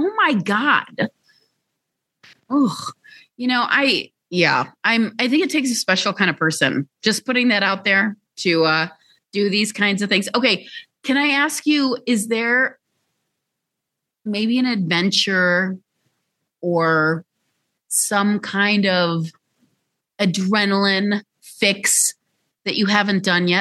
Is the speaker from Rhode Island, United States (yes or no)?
no; Chicago, Illinois, United States; also born or lived in overseas; after living overseas, I grew up in Chicago.